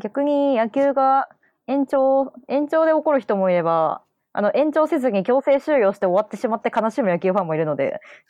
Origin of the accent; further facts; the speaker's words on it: Kansai, Japan; now in Kanto, Japan; 私みたいにその関西出身で出てきてこっちに出てきて住んでる